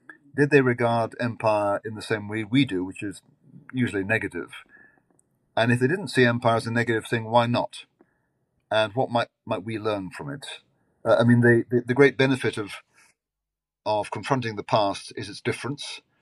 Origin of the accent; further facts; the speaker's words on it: United Kingdom; as I've grown older, Tim, I've come out as a British patriot.